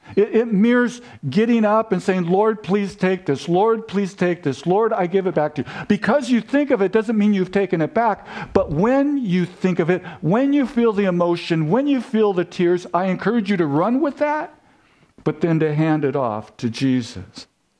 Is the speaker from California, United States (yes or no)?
yes; San Diego, California, United States; Well, you know I'm from San Diego, right?